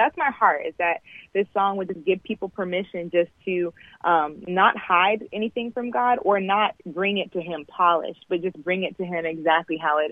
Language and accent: English; California, United States; So not just I'm from the Bay Area, so it's not just in this area